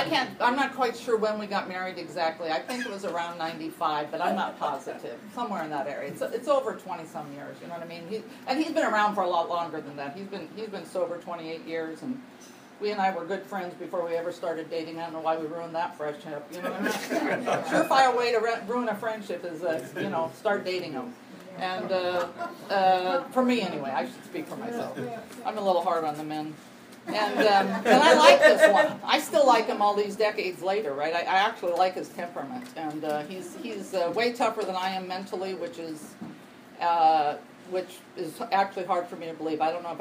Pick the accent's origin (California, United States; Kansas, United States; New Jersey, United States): California, United States; Palm Springs; So, anyway, I'm here from Palm Springs, California. I came up the beginning of the year